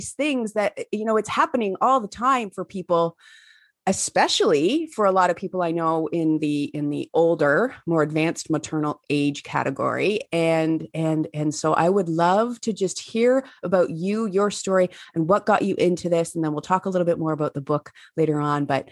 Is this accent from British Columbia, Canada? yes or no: no; Ontario, Canada; visiting my hometown, small town, southwestern Ontario, Canada.